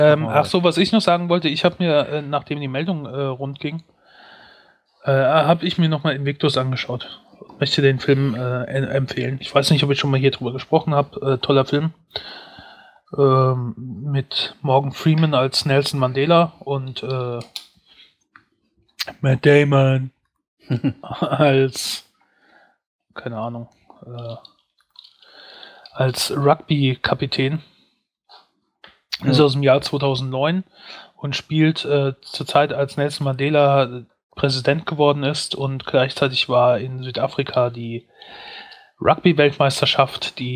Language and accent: German; Germany; Also ich gucke gerne als Deutscher, wie das Ausland die Deutschen betrachtet.